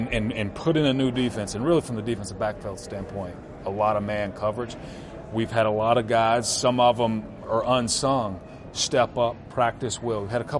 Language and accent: English; the South, United States; I'm from the South. My bad.